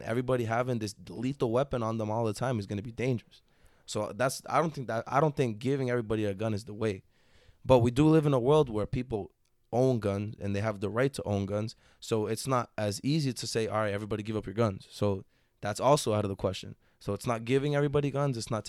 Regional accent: Massachusetts, United States; So we live in a place already, because we're from Massachusetts.

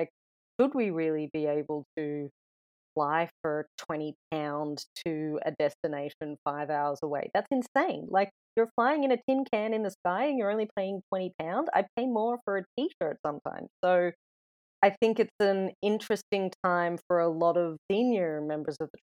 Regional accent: Melbourne, Victoria, Australia; I'm from Melbourne originally

